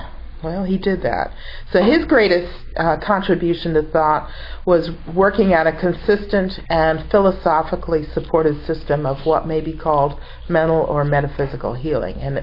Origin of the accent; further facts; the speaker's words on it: Connecticut, United States; she was born in 1853 in Connecticut, my home state.